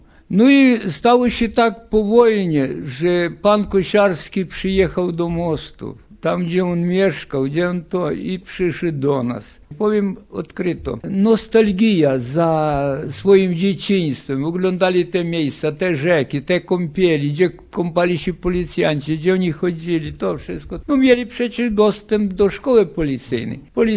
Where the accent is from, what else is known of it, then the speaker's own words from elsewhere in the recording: Velyki Mosty, Lviv Oblast, Ukraine; pochodzę z Wielkich Mostów.